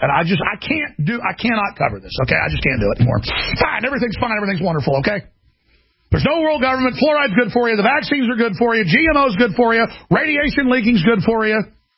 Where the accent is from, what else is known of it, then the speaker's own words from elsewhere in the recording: Texas, United States; accent: Texas; To the point, I talk in my real Texas accent and don't put on airs like you jackasses do.